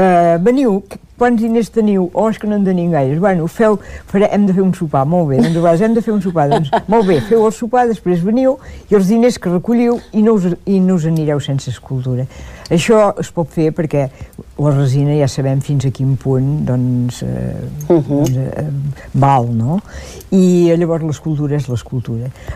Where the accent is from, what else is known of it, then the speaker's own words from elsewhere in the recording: Olot, Catalonia, Spain; Jo sóc d'Olot, i si visc allà al carrer Macarnau